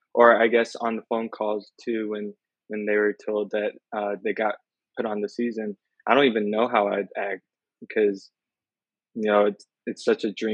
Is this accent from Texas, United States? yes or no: no; Tallahassee, Florida, United States; I'm from Tallahassee, Florida. I go to FSU as a student right now studying psychology.